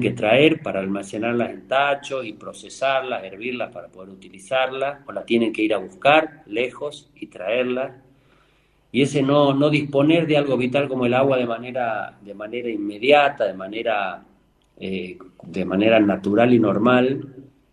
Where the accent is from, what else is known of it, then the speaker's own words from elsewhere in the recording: Tucumán, Argentina; yo como tucumano